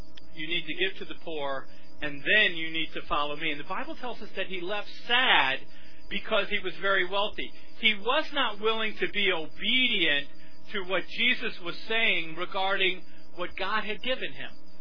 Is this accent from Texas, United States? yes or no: yes; Texas, United States; born there; I was born in Texas, but we went ahead and joined you all.